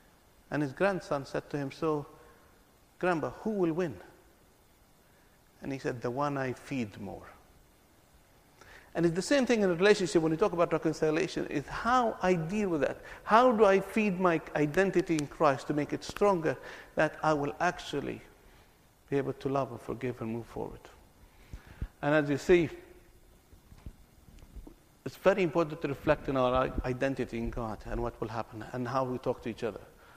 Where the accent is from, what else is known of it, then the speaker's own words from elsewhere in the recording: Palestine; I'm a Christian. I'm a Palestinian. I'm an Arab.